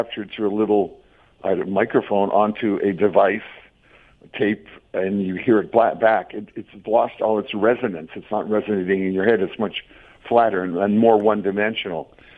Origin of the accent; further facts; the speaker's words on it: Winnipeg, Manitoba, Canada; It's a trip down memory lane of Winnipeg, because it tells the story of, like, me growing up in Winnipeg